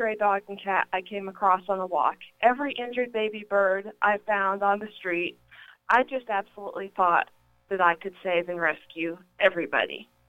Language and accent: English; Plano, Texas, United States; I grew up in Plano, Texas, where I got a love of animals right off the bat.